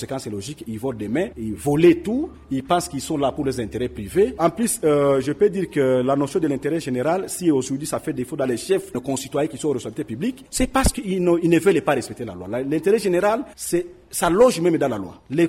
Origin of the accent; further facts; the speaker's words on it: DR Congo; Chez nous, au Congo